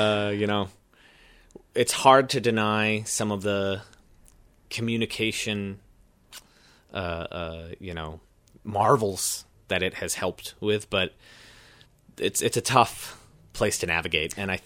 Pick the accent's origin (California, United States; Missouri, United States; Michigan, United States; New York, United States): New York, United States; Roxbury; I was in a unique position where I grew up in Delaware County in a town called Roxbury and significantly more rural than even Red Hook.